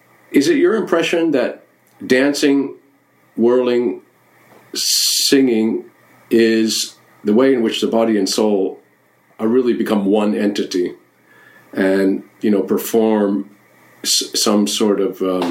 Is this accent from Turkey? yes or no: yes; Turkey; I was born in Turkey. I grew up there, and I maintain a lot of connections to Turkey.